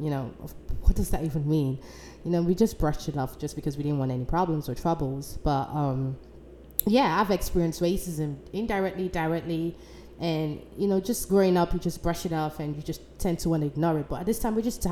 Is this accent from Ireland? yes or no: no; Basildon, East of England, United Kingdom; I'm actually going to share some of my, you know, little experience that I've experienced while growing up in England.